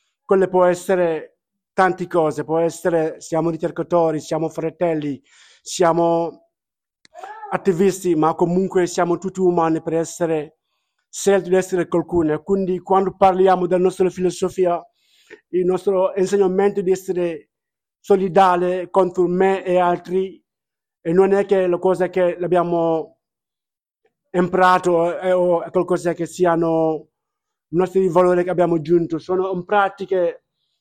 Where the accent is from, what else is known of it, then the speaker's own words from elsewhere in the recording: Senegal; e vengo dal Senegal. Vivo qua da tanto